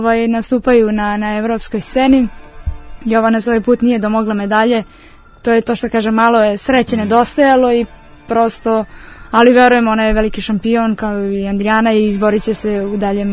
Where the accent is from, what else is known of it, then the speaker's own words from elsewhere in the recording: Obrenovac, Belgrade, Serbia; ja sam rodom iz Obrenovca i takmičim se za karate klub Mladenovac.